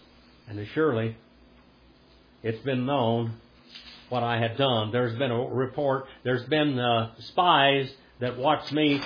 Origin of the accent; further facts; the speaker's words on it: Oklahoma, United States; accent: Oklahoma; So you can hear the Hebrew with my Oklahoma accent with it, I guess.